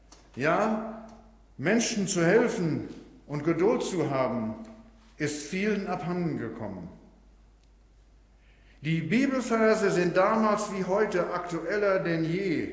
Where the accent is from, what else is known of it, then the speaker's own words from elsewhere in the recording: Wilsum, Lower Saxony, Germany; das gilt auch da, wo ich herkomme, in Wilsum.